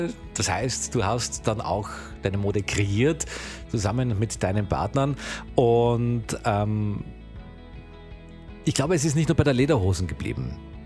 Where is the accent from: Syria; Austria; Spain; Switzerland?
Austria; Velden am Wörthersee, Carinthia; Meine alte Heimat.